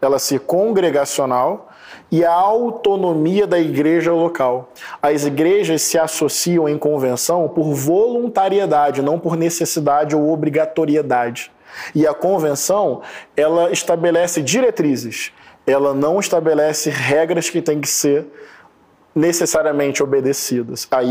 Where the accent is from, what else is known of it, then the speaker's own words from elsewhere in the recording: Niterói, Rio de Janeiro, Brazil; Niterói, onde eu cresci e onde eu tenho pessoas que eu amo até hoje